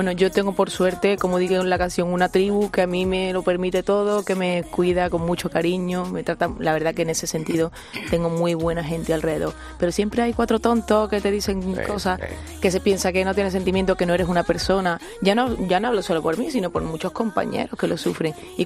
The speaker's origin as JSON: {"language": "Spanish", "town": "Córdoba", "region": "Andalusia", "country": "Spain", "said": "como representación de mi tierra, está él, que mejor que él, del flamenco y de Córdoba."}